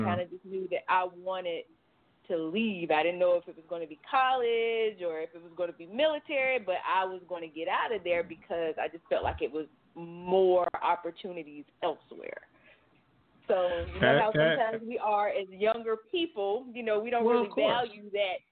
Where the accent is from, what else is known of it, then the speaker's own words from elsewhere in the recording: Live Oak, Florida, United States; now in Atlanta, United States; I'm currently living in the Atlanta, Georgia area. I'm originally from Live Oak, Florida.